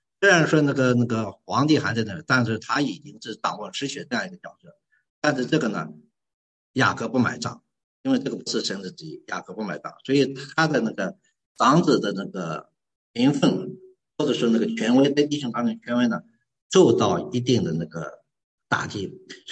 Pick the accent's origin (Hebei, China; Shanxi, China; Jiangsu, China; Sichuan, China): Shanxi, China; Liulin; now in Zhongyang, China; 我们老家是柳林，但我呢生活在中阳。你说我是中阳人呢，柳林人呢？就是说我既是中阳人，也是柳林人啊。